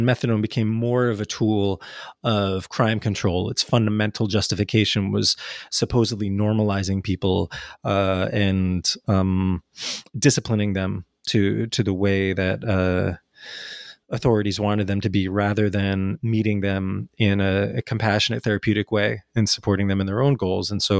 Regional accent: New Jersey, United States; also born or lived in New York; methadone for me in the United States, growing up in New Jersey and New York, is associated with these dingy and sort of, again, vice districts.

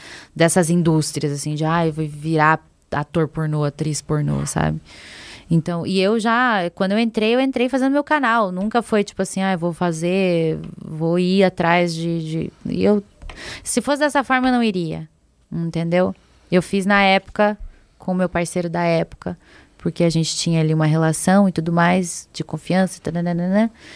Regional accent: Curitiba, Paraná, Brazil; que eu morava em Curitiba na época, sou de Curitiba, né?

